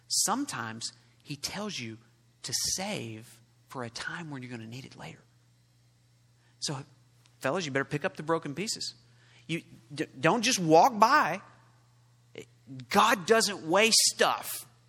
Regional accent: Oklahoma, United States; Now, I grew up in Oklahoma. There were a lot of cowboys and a lot of horses.

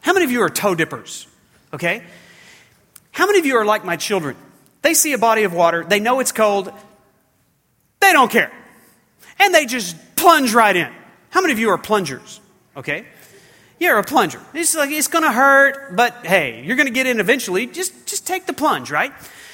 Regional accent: the South, United States; You know this, but Andrew and I grew up in the South where it's like 100 degrees today, right?

